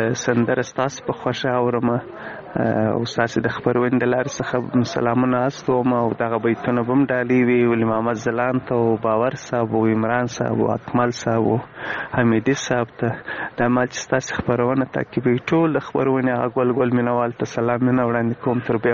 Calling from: Kandahar, Afghanistan; د واتس اپ لیک ته راغلی یم.

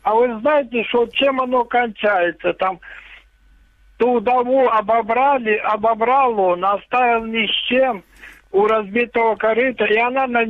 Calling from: Luhansk Oblast, Ukraine; Луганская область.

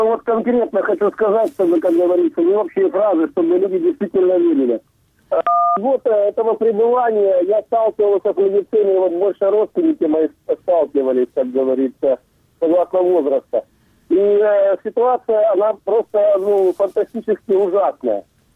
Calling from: Sevastopol, Ukraine; Да-да-да, я из Севастополя.

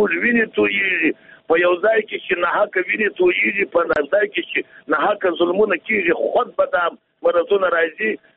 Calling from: Jowzjan, Afghanistan; زه پښتون يم د جوزجان ولایت څخه مسافر په تماس کې

